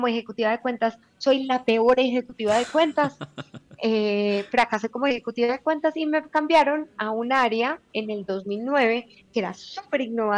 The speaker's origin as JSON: {"language": "Spanish", "town": "Manizales", "region": "Caldas", "country": "Colombia", "said": "yo soy una vieja de Manizales Caldas, Colombia."}